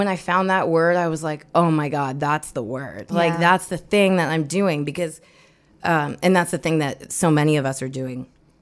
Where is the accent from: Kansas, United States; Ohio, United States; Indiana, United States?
Indiana, United States; so like as a white woman, I grew up in Indiana